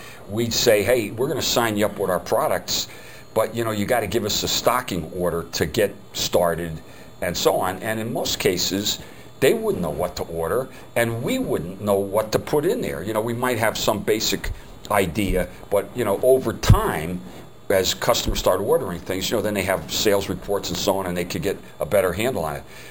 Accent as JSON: {"language": "English", "region": "New Jersey", "country": "United States", "said": "He was from Chicago and I was from New Jersey."}